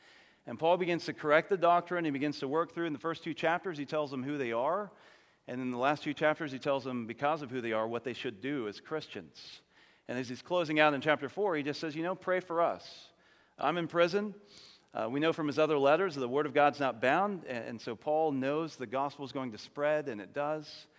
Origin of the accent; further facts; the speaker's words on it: Jacksonville, Florida, United States; I grew up in First Baptist Jacksonville, a wonderful church.